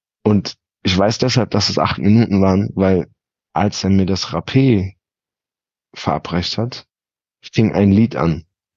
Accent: Berlin, Germany; Ich bin am Hermannplatz in Berlin aufgewachsen, das ist da Kreuzberg-Neukölln, in den 80ern als einer der wenigen Deutschen.

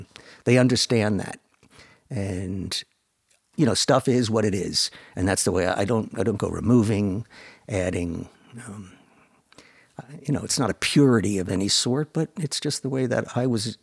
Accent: Bayonne, New Jersey, United States; And I'm from Bayonne, New Jersey. We didn't ski much.

